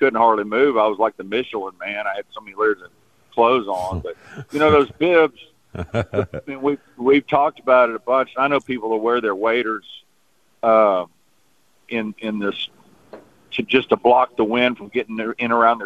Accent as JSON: {"language": "English", "region": "Texas", "country": "United States", "said": "So, yeah, I'm from Texas."}